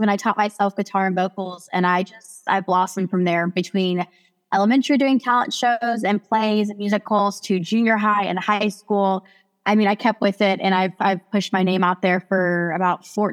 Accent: Houston, Texas, United States; now in Fort Worth, United States; I was born and raised in Houston, Texas. I'm the youngest of six

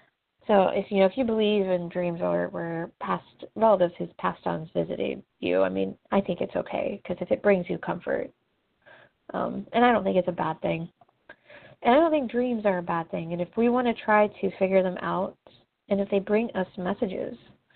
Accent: Arcola, Illinois, United States; You know, it leads from my hometown in Arcola to Arcola. It's Route 133. It goes behind Arcola High School.

